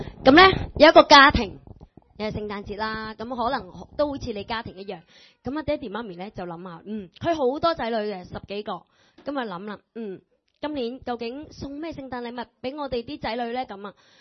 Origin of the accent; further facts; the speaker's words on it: India; Cantonese is a second language; 咁我哋印度人都系咁样嘅